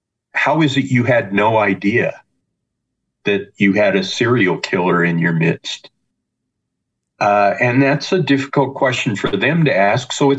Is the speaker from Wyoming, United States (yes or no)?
yes; Wyoming, United States; I grew up in Wyoming in a small town. I know the landscape that I'm writing about here.